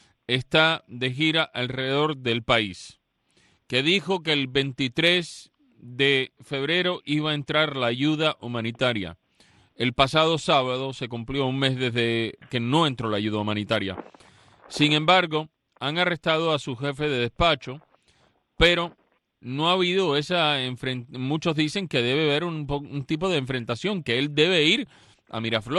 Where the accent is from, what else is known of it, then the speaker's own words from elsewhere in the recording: United States; born there; Yo nací en los Estados Unidos de padre cubano